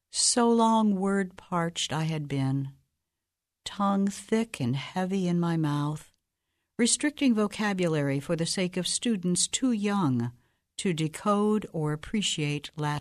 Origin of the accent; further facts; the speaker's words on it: Springfield, Ohio, United States; from Springfield, Ohio.